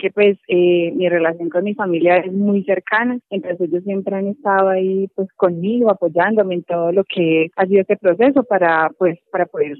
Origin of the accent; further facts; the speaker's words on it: Miraflores, Boyacá, Colombia; Pamplona queda alrededor de unas 13, 14 horas de Miraflores, que es de donde yo soy